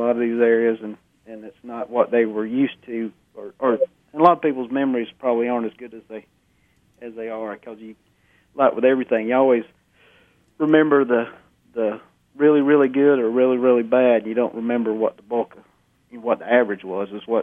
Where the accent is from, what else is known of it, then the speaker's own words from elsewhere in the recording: Florida, United States; I know where I grew up down in Florida was that way. And I started hunting when I was a kid.